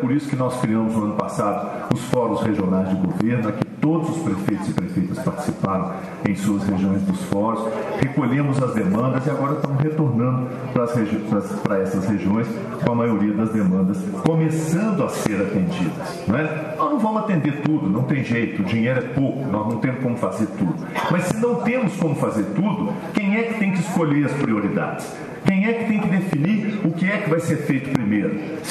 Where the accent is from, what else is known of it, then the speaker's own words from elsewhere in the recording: Brazil; É natural, nós somos brasileiros, gostamos do nosso hino, gostamos do nosso país e fomos murmurando.